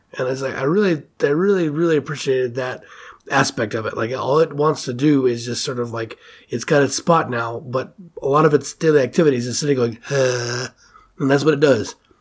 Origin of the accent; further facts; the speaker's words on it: Prescott, Arizona, United States; when I was growing up in Prescott, there was these areas where they're doing, like, a lot of construction